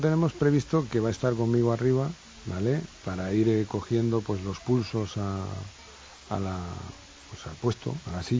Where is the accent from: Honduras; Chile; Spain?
Spain; Santander, Cantabria; no he percibido arriba yo en estos 10 años que se haya aplaudido en Santander. Yo hablo de mi tierra.